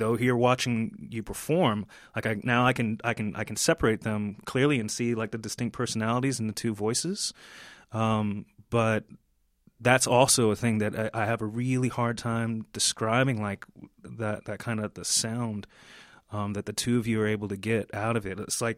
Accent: Atlanta, Georgia, United States; who I grew up in Atlanta

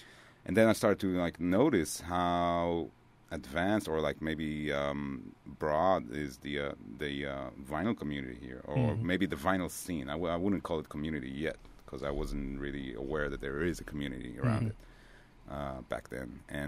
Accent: Israel; moved away as an adult; now in New York, United States

